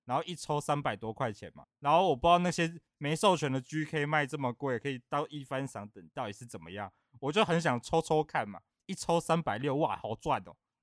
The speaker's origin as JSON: {"language": "Chinese", "town": "San Francisco", "region": "California", "country": "United States", "second_language": "Chinese", "said": "我们是来自那个，San Francisco 啊，"}